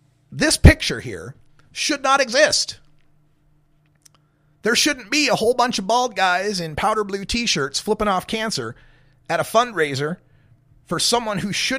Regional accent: United States; This is one of the things I am most ashamed about when it comes to being an American. And I love my country.

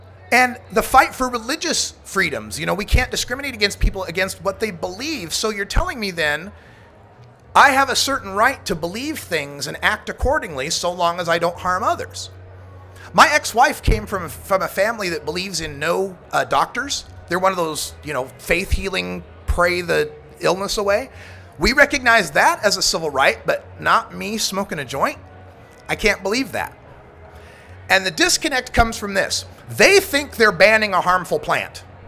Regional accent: Idaho, United States; Now, I come from Idaho. I come from a strong gun culture, man, and this is one of the things that really makes me mad.

